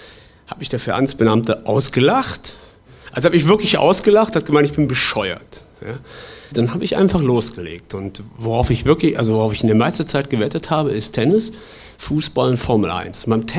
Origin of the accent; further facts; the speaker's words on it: Bonn, North Rhine-Westphalia, Germany; Ich bin in Bonn aufgewachsen, bin dann ins Ruhrgebiet gegangen zum Studium.